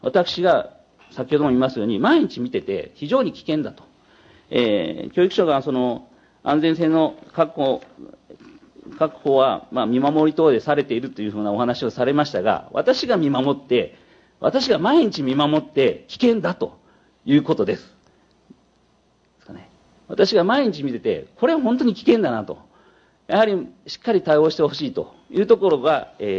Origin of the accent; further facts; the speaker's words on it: Iki, Nagasaki, Japan; 私の地元ですね、志道公民館のところには